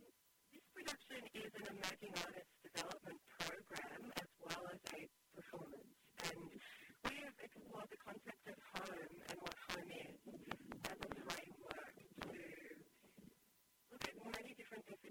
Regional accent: Newcastle, North East England, United Kingdom; moved away as an adult; I grew up in Newcastle, and I left home at 18

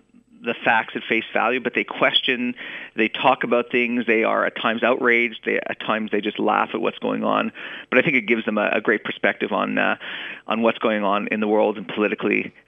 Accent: Canada; I'm actually a Canadian, so although I work in New York, I don't get to vote.

